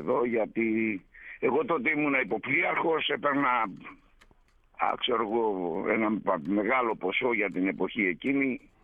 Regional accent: Kasos, South Aegean, Greece; Εγώ γεννήθηκα εδώ στη Κάσο πριν 73 χρόνια.

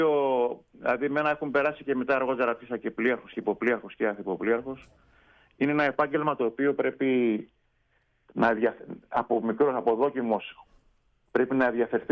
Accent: Kos, South Aegean, Greece; also born or lived in Kalymnos

